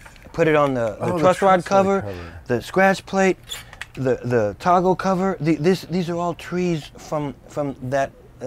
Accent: Kentucky, United States; My home state, man.

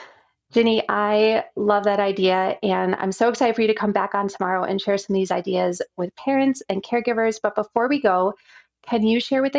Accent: Wisconsin, United States; now in Colorado, United States; I grew up in the Midwest in Wisconsin, and we spent so much time on the water. And here in Colorado, there's a lot less water.

